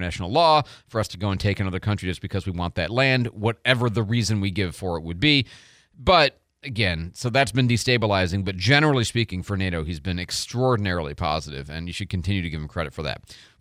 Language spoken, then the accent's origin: English; Midwest, United States; also born or lived in Phoenix; I grew up in the Midwest. This is all just kind of, you know, within the range of what I've always been accustomed to.